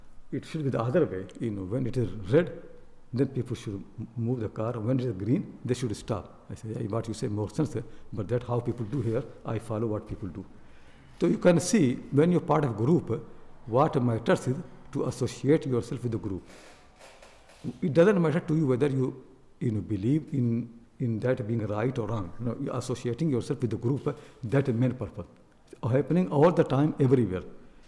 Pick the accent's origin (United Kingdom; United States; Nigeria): United Kingdom; this identity of British people, and I'm British, I eat with the left hand.